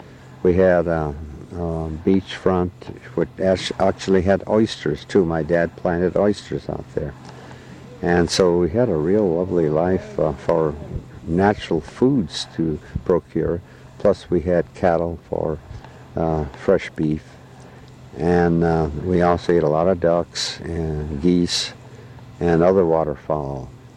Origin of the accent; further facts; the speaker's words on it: Afognak Island, Alaska, United States; born there; Yes, I was born on Afognak Island, March 23rd, 1923. And … who was of Norwegian descent.